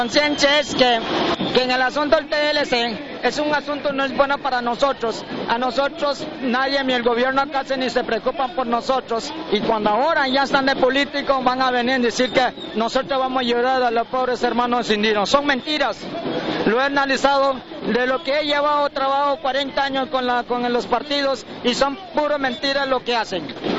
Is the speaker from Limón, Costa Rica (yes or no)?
yes; Talamanca, Limón, Costa Rica; esos son el mensaje mío que le doy para todo mi pueblo talamanqueño, que no se engañe.